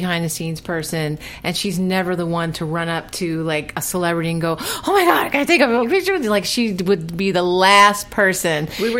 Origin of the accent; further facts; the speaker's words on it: Philadelphia, Pennsylvania, United States; Well, I'm from Philly too, so and my husband played for the Eagles.